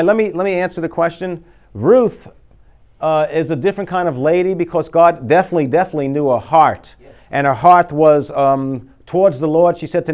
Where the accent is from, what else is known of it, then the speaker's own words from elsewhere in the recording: New York, United States; I'm from New York.